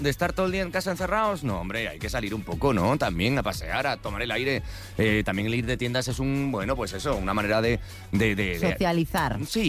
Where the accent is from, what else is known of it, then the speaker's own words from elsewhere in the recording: Badalona, Catalonia, Spain; Es que mira que soy de Badalona.